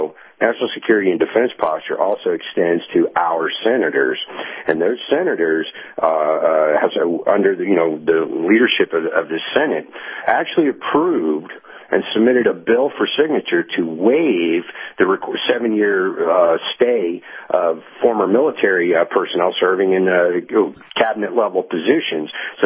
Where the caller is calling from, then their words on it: Seminole, United States; in Seminole.